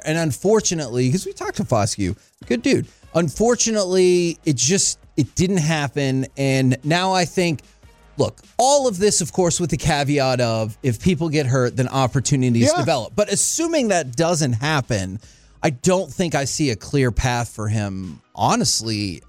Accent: Texas, United States; We all were born and raised in the Metroplex.

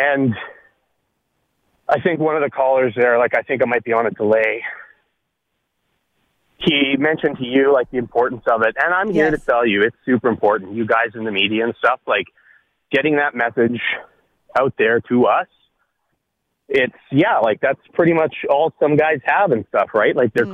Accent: Vancouver, British Columbia, Canada; I got to watch the Olympics in my hometown of Vancouver, Canada here, on TV again.

